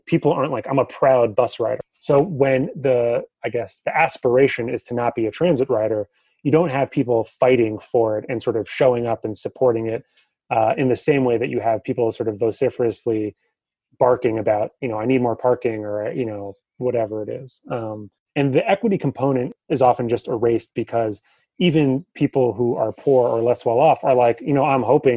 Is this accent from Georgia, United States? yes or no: no; New York, United States; You know, I grew up in New York, and from a young age, I was able to go to baseball games in Queens.